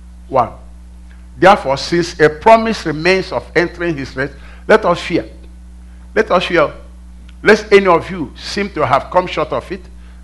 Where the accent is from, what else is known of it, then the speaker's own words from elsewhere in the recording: Lagos, Nigeria; I can cook up one for you. I'm from Lagos, remember?